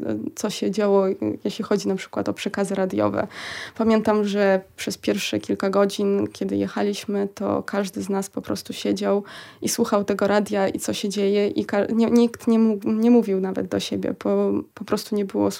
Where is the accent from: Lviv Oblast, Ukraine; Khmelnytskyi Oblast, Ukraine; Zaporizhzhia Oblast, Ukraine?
Khmelnytskyi Oblast, Ukraine; Kamianets-Podilskyi; Polish is a second language; moved away as an adult; now in Poland; Ja pochodzę z Kamieńca Poloskiego i właśnie z tego miasta wyjeżdżałam. Jest to miasto w zachodniej części Ukrainy, więc to było bliżej granicy.